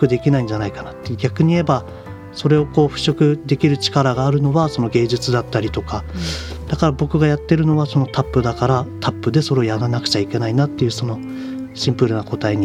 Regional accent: Fukushima, Japan; やっぱり僕たち その地元福島の皆さんもやっぱりこういうすごい苦しみの中で今でも生きてると思うんですけど

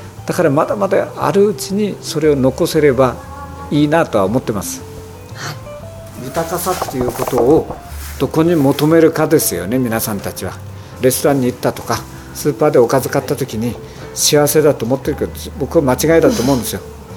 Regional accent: Furudono, Fukushima, Japan; moved away as an adult; 福島県の石川郡古殿町っていうちょっと山あいの町に生まれ育ちました。

